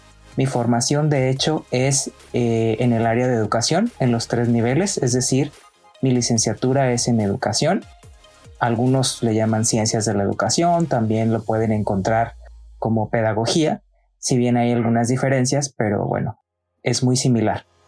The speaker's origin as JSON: {"language": "Spanish", "town": "Guadalajara", "region": "Jalisco", "country": "Mexico", "tie": "born or raised there", "moved": "yes", "lives_now": "Ensenada, Mexico", "said": "Soy nativo de Guadalajara, pero con mucho tiempo ya he vivido en Baja California."}